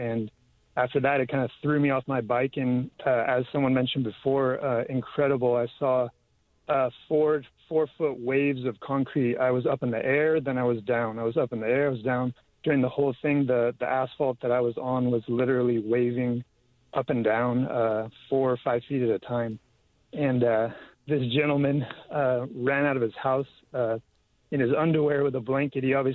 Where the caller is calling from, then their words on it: Capitola, California, United States; Hi, I'm calling from Capitola.